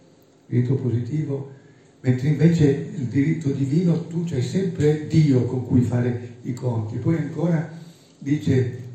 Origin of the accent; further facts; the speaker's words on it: Turin, Piedmont, Italy; vengo da Torino